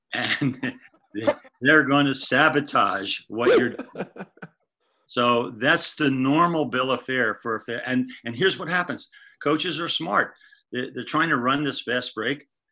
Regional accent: Philadelphia, Pennsylvania, United States; Well, we won this championship in Philadelphia not by coincidence, in my hometown of Philadelphia in game 6.

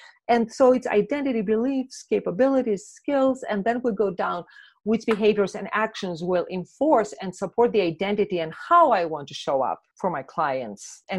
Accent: Thessaloniki, Central Macedonia, Greece; English is a second language; When I was a child, I was playing in the ancient agora of my hometown of Thessaloniki.

